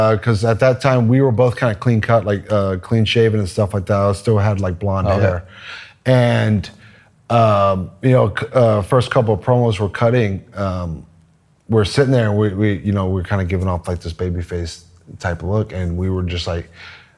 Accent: Texas, United States; which is funny because I'm from Texas, he's from Jersey.

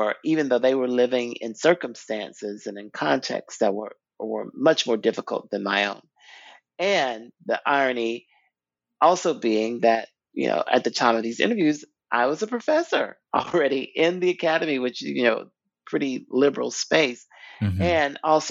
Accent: the South, United States; because I am Black, I am gay, I'm from the South, and I collected the stories.

